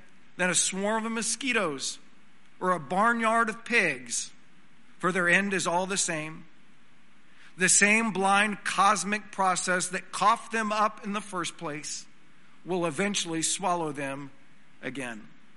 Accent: Odessa, Texas, United States; born there; It was no accident that I was born on July the 13th, 1983, in Odessa, Texas

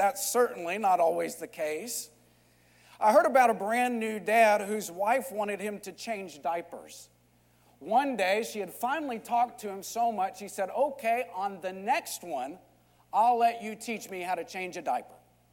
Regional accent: Texas, United States; As the guys I grew up around in West Texas might say, I ain't scared of nothing.

